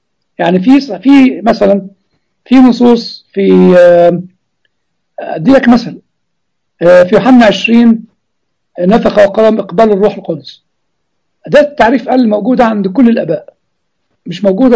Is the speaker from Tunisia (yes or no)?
no; Egypt